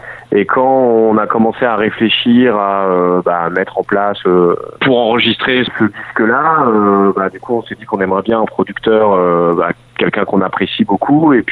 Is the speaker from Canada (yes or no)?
no; Paris, Île-de-France, France; now in Rouen, France; J'habite à Rouen. Là, j'étais parisien, mais ça fait plus de 10 ans que j'habite à Rouen. En Normandie.